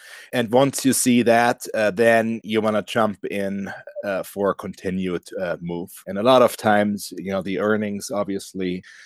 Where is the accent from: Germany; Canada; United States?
Germany; Bavaria; I'm originally from Bavaria. In Germany